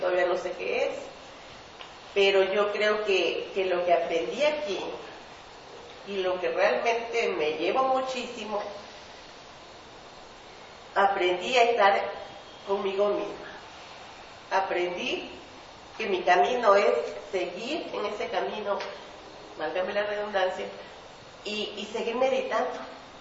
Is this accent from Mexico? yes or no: yes; Veracruz, Mexico; Yo soy de Veracruz y tengo más de 30 años viviendo allá.